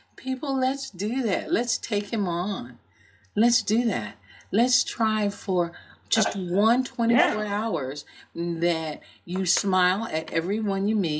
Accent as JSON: {"language": "English", "region": "New York", "country": "United States", "said": "you're a New Yorker like I'm a New Yorker"}